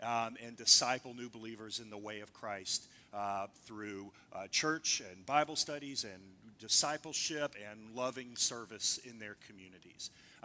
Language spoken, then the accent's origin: English; Tennessee, United States; I'm from Tennessee. There's nothing wrong with Tennessee.